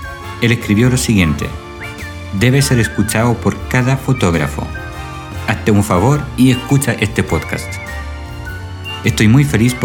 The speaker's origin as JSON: {"language": "Spanish", "country": "Poland", "second_language": "Spanish", "said": "yo soy polaco y estoy haciendo ese podcast en español."}